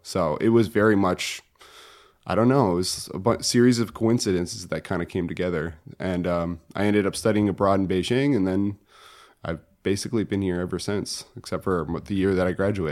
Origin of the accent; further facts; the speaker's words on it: Connecticut, United States; I'm from Connecticut originally, which is completely insignificant to the story. I would just say that I was born to... an immigrant parent. My dad's from Italy.